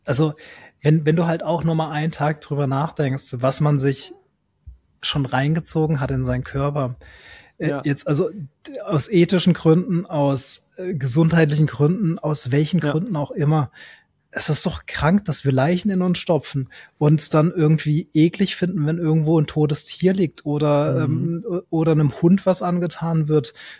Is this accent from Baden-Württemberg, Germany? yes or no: yes; Baden-Württemberg, Germany; wir waren viel wandern im Schwarzwald, wo ich herkomme.